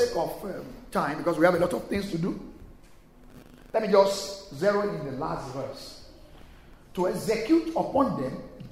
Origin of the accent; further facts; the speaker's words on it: Nigeria; now in United Kingdom; I am from Nigeria.